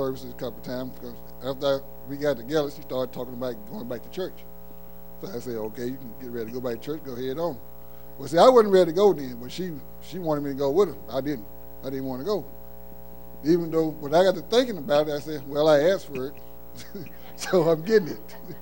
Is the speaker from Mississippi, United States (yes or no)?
yes; Mississippi, United States; I'm originally from Mississippi. I was raised up in Missionary Baptist Church.